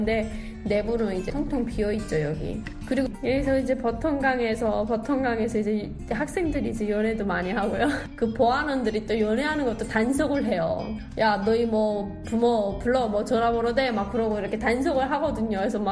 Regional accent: Pyongyang, North Korea; 제가 여기서 진짜 많이 다니면서 살았거든요. 아, 진짜 눈물 난다 여기 보니까. 나의 고향.

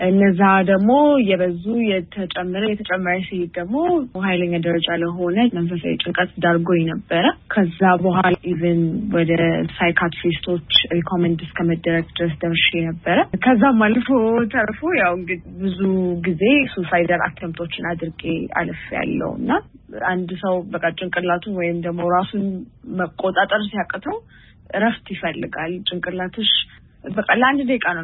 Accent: Addis Ababa, Ethiopia; ያደኩት እዚሁ አዲስ አበባ ነው።

